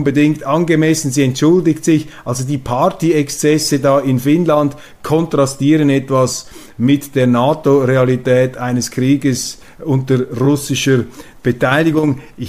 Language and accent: German; Switzerland; was in der deutschen Öffentlichkeit etwas markanter zutage tritt als bei uns in der Schweiz.